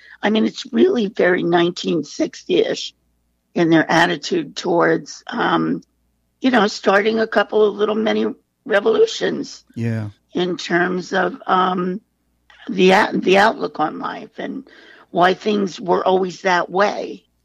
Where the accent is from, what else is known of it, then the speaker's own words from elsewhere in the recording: New York, United States; Well, I grew up on Long Island in the suburbs.